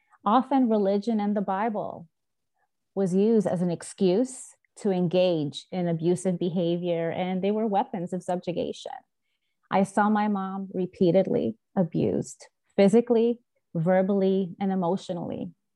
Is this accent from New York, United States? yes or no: yes; Bronx, New York, United States; I had never experienced that in my life growing up in the South Bronx, going to the schools I went to, being surrounded by the people I was surrounded by.